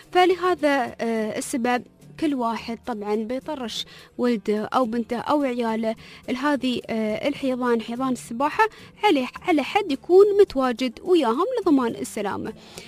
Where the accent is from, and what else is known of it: Dubai, United Arab Emirates